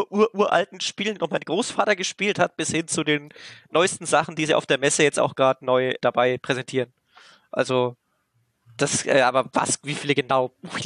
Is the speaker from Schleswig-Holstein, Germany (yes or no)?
no; Bavaria, Germany; Wir sind aus der Nähe von Bamberg, ja.